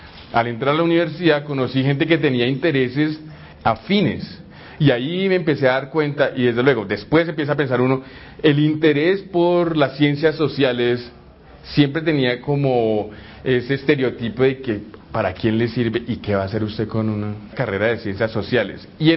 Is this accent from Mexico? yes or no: no; Bogotá, Colombia; born there; Yo nací en Bogotá.